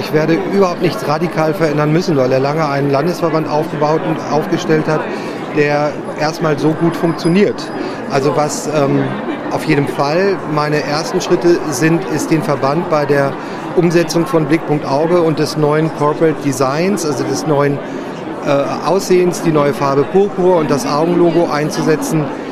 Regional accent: Lower Saxony, Germany; bringe mich als Niedersachse absolut gerne ein.

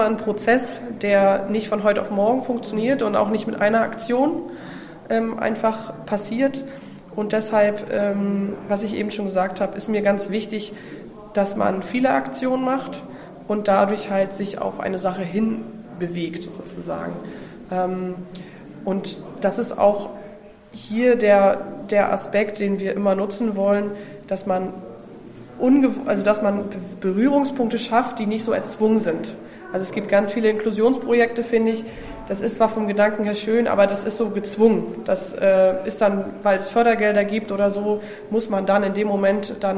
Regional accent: Neukloster, Mecklenburg-Vorpommern, Germany; Ich komme, wie gesagt, aus Mecklenburg-Vorpommern, aus einem relativ kleinen Ort, der heißt Neukloster.

